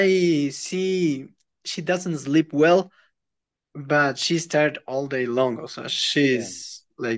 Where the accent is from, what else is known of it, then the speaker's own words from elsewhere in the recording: Ecuador; English is a second language; Yes, I'm from Ecuador.